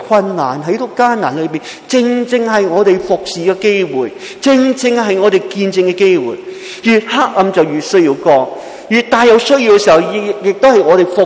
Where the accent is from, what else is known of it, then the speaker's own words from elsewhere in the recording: Hong Kong; 同样今日我哋香港人好多移民到去外国嘅时候，人生路不熟